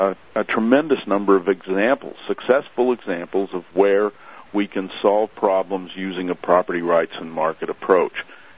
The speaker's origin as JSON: {"language": "English", "region": "Montana", "country": "United States", "tie": "born or raised there", "said": "as I looked around my home state, Montana"}